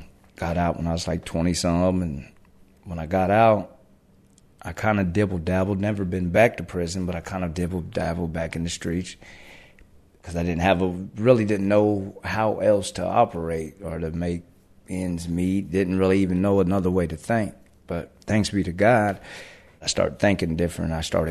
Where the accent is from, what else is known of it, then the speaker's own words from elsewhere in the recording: Troy, Ohio, United States; And I'm originally from Troy, Ohio, Miami County.